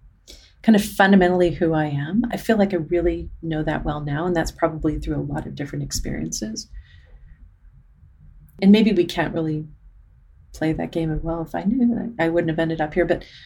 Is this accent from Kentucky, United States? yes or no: no; Arizona, United States; And we grew up in Arizona before a lot of people were there.